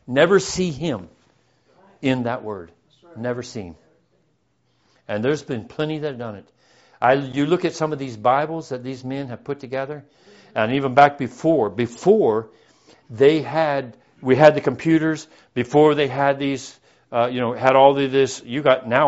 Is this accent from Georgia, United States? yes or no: yes; Georgia, United States; born there; also born or lived in Memphis, United States / Baltimore, United States / California, United States; When my dad was military, and I was born in Georgia, and we moved to the West Coast, and we come back. We lived in Memphis in Tennessee. We lived in Baltimore.